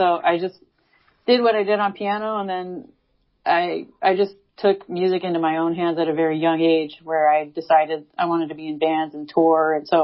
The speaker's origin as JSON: {"language": "English", "town": "Sacramento", "region": "California", "country": "United States", "tie": "born or raised there", "said": "And I grew up in Sacramento, so it was hardcore scene."}